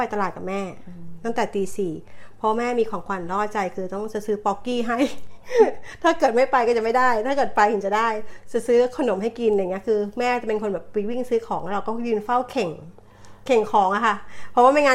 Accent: Bangkok, Thailand; now in Australia; เป็นคนกรุงเทพค่ะ

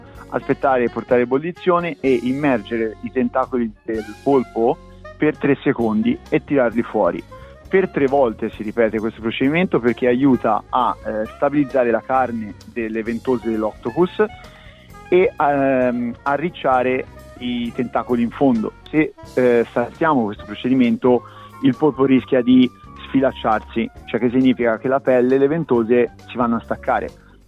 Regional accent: Siena, Tuscany, Italy; Bisogna grattare del pecorino toscano, sarebbe meglio, perché sono di Siena

